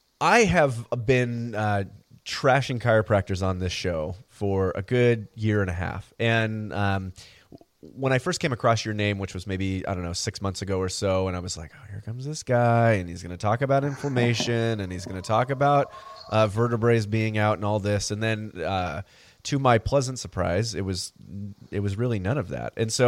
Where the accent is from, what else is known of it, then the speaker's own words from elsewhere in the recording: California, United States; And I'm from California.